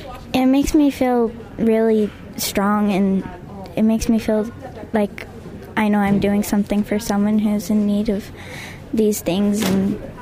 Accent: Eagle Mountain, Utah, United States; I'm from Eagle Mountain, Rush Valley.

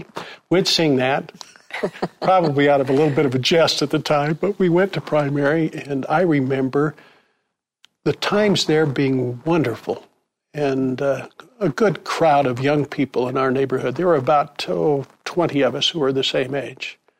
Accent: Salt Lake City, Utah, United States; Well, I grew up in Salt Lake City as well, in Salt Lake County.

